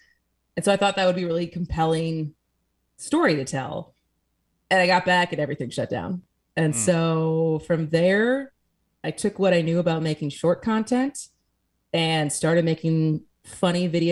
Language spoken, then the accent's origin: English; Madison, Wisconsin, United States; now in Milwaukee, United States; So I think a lot of times people get confused that I am from there, but I am from Madison. And then moved back and then moved to Milwaukee in October of 2020.